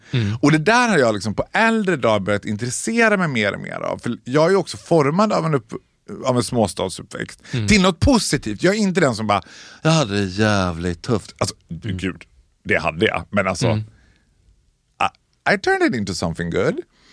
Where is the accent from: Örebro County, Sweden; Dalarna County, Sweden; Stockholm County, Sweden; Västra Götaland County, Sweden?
Dalarna County, Sweden; Borlänge; Sen är jag född och uppvuxen i Borlänge. Jag känner mig väldigt mycket som a country boy.